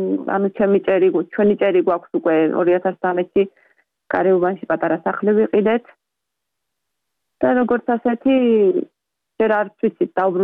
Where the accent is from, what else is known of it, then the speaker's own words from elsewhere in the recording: Batumi, Adjara, Georgia; now in United States; ქალაქში გავიზარდე, ბათუმში გავიზარდე და დღეშის სამჯერ დაბხულობით სულ თითქმის ზღვაზე ვიყავით, იმიტომ რომ ძალიან ახლოს ვცხოვრობ პირდაპირ ცენტრში ქალაქში.